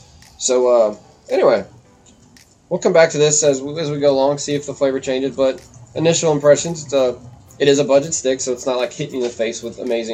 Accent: Texas, United States; now in Louisiana, United States; See, I grew up in Texas

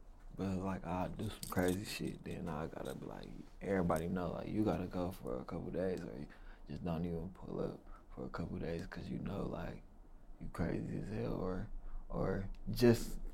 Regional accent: Milwaukee, Wisconsin, United States; Milwaukee, Wisconsin, and on the east.

